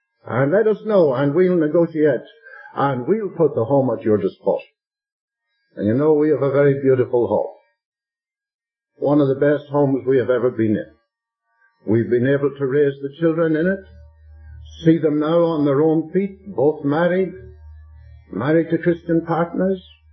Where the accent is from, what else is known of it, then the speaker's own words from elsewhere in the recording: United Kingdom; born there; I have a British passport. I'm a British subject. I'm born in the UK. I was born in the UK.